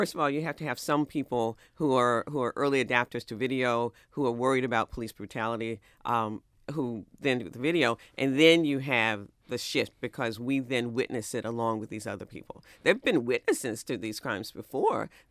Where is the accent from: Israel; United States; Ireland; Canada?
United States; North Carolina; I grew up in North Carolina.